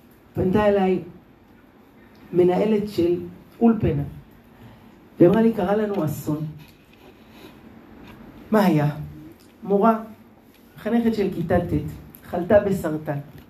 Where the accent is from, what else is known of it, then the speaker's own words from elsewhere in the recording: Jerusalem, Jerusalem District, Israel; אני גדלתי בירושלים, בשכונה דתית. אצלנו כולם שומרים שבת.